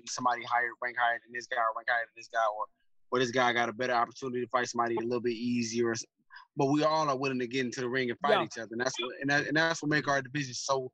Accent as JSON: {"language": "English", "town": "Detroit", "region": "Michigan", "country": "United States"}